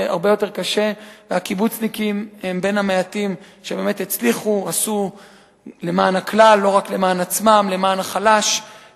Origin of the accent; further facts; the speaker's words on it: Jerusalem District, Israel; הקשר שלי עם התנועה הקיבוצית התחיל עוד כנער שגדל פה במושב בהרי ירושלים, ולמדנו ביחד בבית ספר כאן באזור הרי ירושלים עם חבר'ה מקריית ענבים, ממעלה החמישה, מרמת רחל.